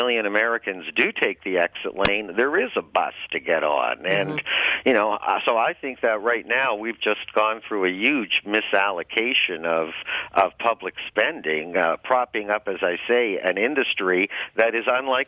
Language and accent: English; Toronto, Ontario, Canada; When I was a boy growing up in Toronto